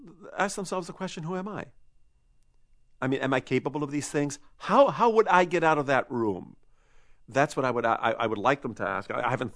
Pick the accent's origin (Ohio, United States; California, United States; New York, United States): New York, United States; accent: New York; with my people from North Carolina, I've made this my home in spite of my New York accent, you know. And si hablar en castellano, if I spoke in Spanish, it was my Chilean accent. I'm from far away, and yet this is my home.